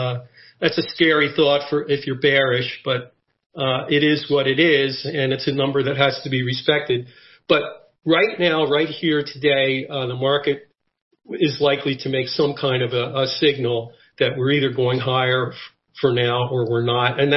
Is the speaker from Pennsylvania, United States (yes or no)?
yes; Philadelphia, Pennsylvania, United States; I miss my hometown of Philadelphia, which is a wonderful city in its own right.